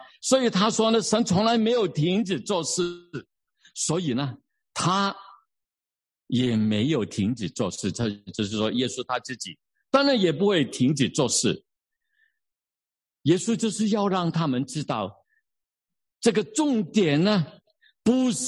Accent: Guangdong, China; 我们可以吃去我们广东人去饮茶

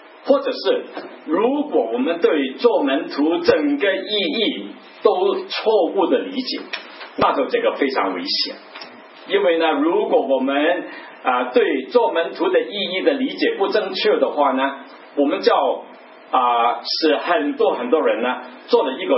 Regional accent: Guangdong, China; Chinese is a second language; 大家要习惯我这个广东人跟大家用普通话来分享

